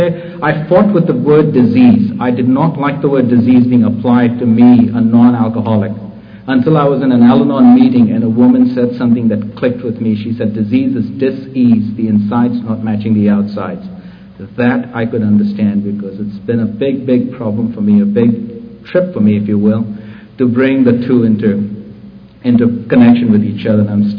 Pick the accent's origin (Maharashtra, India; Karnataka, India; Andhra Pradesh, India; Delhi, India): Maharashtra, India; Mumbai; moved away as an adult; Like, I grew up in Bombay, India. I left the shores of Bombay at the age of 22